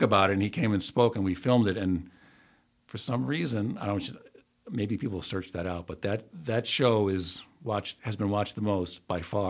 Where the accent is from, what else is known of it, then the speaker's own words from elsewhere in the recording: Troy, United States; I'm from Troy.